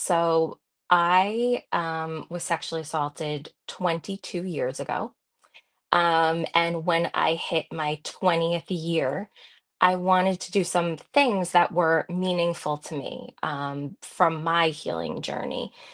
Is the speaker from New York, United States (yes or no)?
yes; New York, United States; I am from New York, so I'm all the way on the other coast